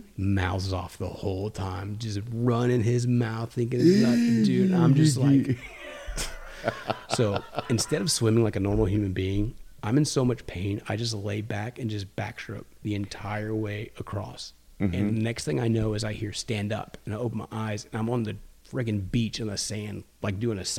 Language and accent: English; Texas, United States; I was like, what the hell's a stonefish? I'm from Texas.